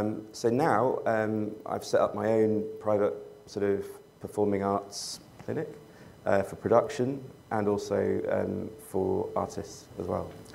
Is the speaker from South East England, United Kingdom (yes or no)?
no; London, United Kingdom; I'm from London, England.